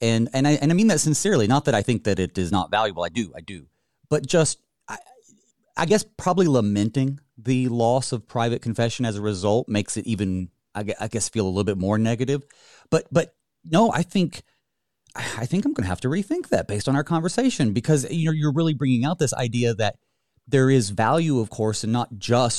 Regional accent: the South, United States; Growing up in the South in Baptist churches and a little bit more charismatic, for lack of a better word, not necessarily Pentecostal

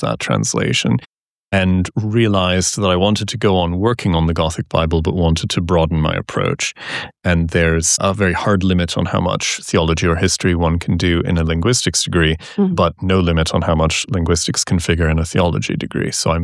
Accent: St. Catharines, Ontario, Canada; And I studied in St. Catharines, Ontario, my hometown

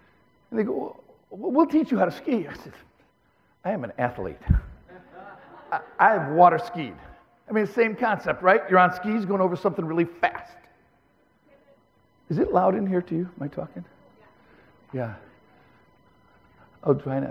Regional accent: Grand Haven, Michigan, United States; So I grew up in Grand Haven, Michigan, right on Lake Michigan.

